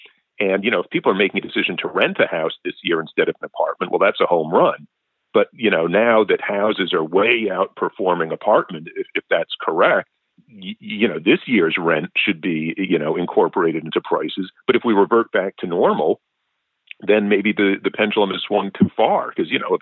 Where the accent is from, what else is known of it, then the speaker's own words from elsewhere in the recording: New York City, New York, United States; You know, I grew up in New York City in the 80s, and you didn't want to be in the city.